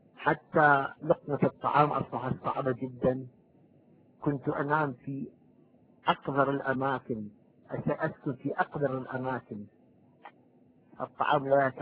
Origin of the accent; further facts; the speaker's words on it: Iraq; moved away as an adult; أنا أصل من العراق وعشت هناك في العراق